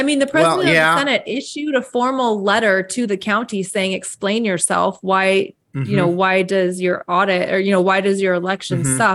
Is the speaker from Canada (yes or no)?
no; Arizona, United States; Arizona's my home state. I grew up there. I went to high school and college there.